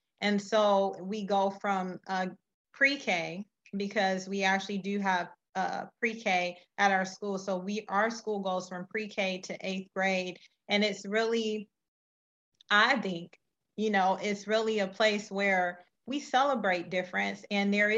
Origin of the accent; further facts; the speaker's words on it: United States; they could tell from, I think, from my accent that I'm American.